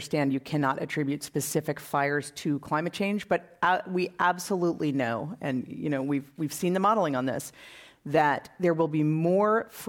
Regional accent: Wisconsin, United States; I'm from Wisconsin, so that was a really big win for me personally.

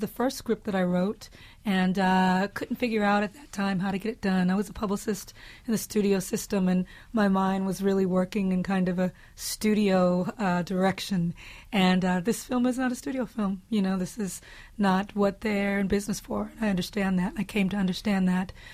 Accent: Compton, California, United States; I grew up in Compton, California, where the rates of incarceration are disproportionate.

